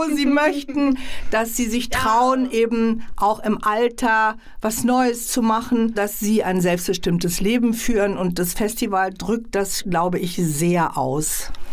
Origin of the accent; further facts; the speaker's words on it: Berlin, Germany; Aus meinen Erinnerungen als Berlinerin und immer die Lieder, die zu der Zeit berühmt waren.